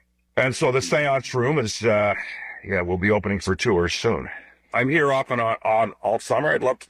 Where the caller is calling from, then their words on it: Ontario, Canada; I'm opening the summer cottage up here north of Kingston, which has been in the family. Well, next year it'll be 200 years.